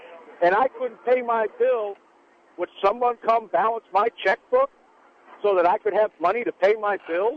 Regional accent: Connecticut, United States; I am from Connecticut. I am a truck driver trying to make a living out

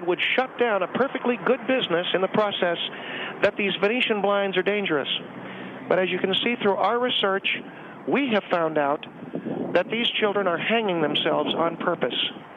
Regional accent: United States; Well, I have a right to my opinion. I'm an American.

